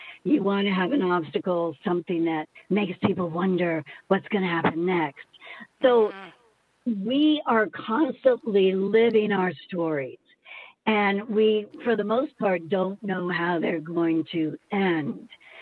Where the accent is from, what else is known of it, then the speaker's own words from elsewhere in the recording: Mississippi, United States; Was when I grew up in Mississippi on the Gulf Coast, I was younger, like 7 and 8 and 9 maybe.